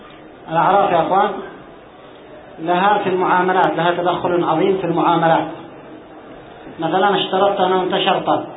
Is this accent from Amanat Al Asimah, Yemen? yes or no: no; Aden, Yemen; فكانت العملة الجنوبية بالدينار عندنا في عدن